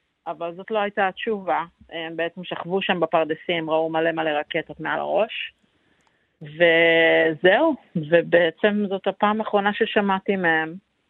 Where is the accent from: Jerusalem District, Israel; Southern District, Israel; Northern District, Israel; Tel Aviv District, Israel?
Southern District, Israel; Nir Oz; אני מקיבוץ ניר עוז